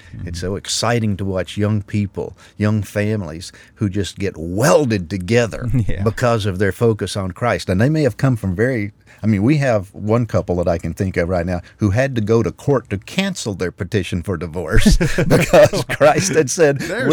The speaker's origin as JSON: {"language": "English", "region": "Tennessee", "country": "United States", "tie": "born or raised there", "said": "I was raised in Middle Tennessee."}